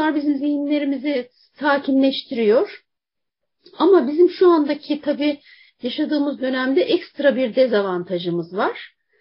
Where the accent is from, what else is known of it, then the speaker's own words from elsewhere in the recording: Bursa, Turkey; born there; Ben 1971 Bursa doğumluyum.